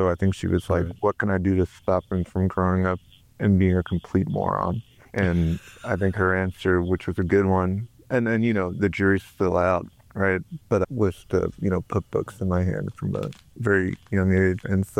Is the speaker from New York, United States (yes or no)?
yes; New York City, New York, United States; Yeah, I've lived in the South a long time, but I think, obviously I grew up in New York City and very far removed from that.